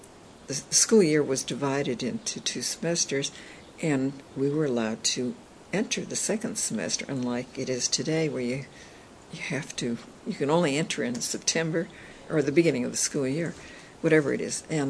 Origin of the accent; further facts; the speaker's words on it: Seattle, Washington, United States; born there; Well, I was born in Seattle, January 23rd, 1924. So I've been here a very, very long time.